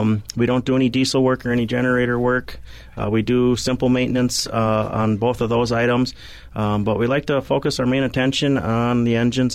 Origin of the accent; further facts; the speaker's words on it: Stillwater, United States; Yep, I was born and raised in Stillwater here.